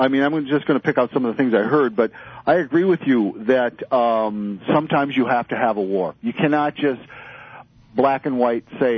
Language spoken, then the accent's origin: English; Minnesota, United States; Hello, Mark. … I'm from Minnesota.